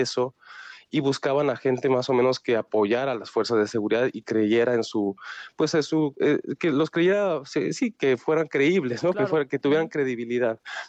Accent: Mexico; para los reporteros que venimos de México

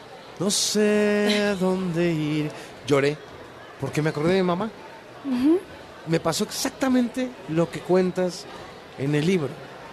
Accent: Mexico; Somos mexicanos

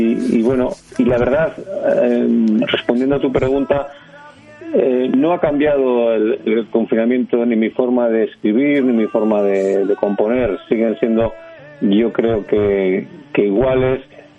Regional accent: northern Spain, Spain; yo vengo del mundo del folclore de mi tierra, del folclore del norte de España, ¿no?, de estas tierras norteñas

